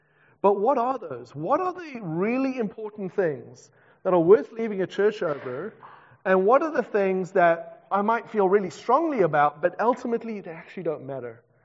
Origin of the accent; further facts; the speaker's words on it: South Africa; I'm from South Africa, so everyone in South Africa has a strong opinion.